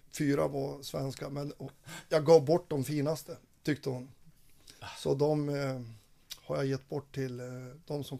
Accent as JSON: {"language": "Swedish", "town": "Fränsta", "region": "Västernorrland County", "country": "Sweden", "tie": "born or raised there", "said": "Jag har varit ute i mina hemtrakter uppe i Fränsta på mina fars skogsskiften"}